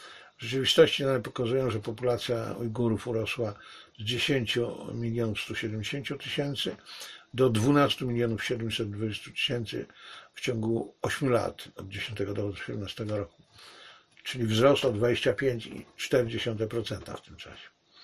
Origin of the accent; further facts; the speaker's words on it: Silesian Voivodeship, Poland; ja się urodziłem na tym moim ukochanym Górnym Śląsku, tuż przy granicy, starej granicy polsko-niemieckiej i jakby to na mnie działało przez te kilkanaście lat, czy to ponad 20 lat życia tam.